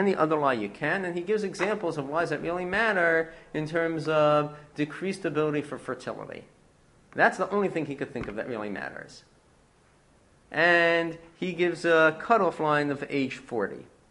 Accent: Lawrence, New York, United States; For example, when I was dating, I grew up in the Five Towns. I never wanted to date any girl from any of the Five Towns, even Inwood.

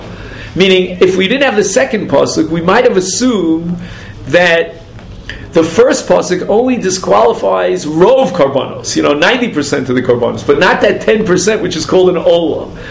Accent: England, United Kingdom; I'm English.

